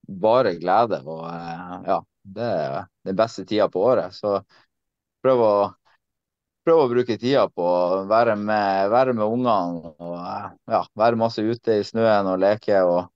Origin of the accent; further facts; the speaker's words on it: Tromsø, Troms, Norway; så de skulle få jul hjemme i Tromsø.